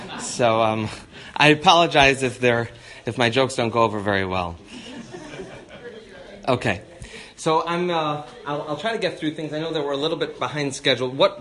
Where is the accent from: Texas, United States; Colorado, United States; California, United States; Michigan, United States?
Michigan, United States; Detroit; I'm originally from Detroit.